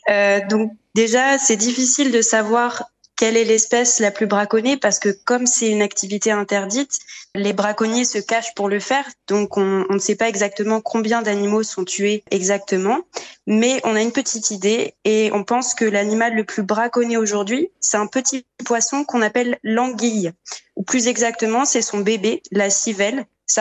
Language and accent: French; France; Et puis, il y a aussi du braconnage chez nous, en France